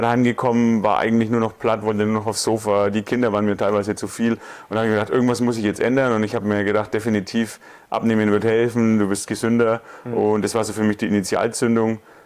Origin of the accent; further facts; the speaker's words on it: Bavaria, Germany; Ich komme aus der Nähe von Nürnberg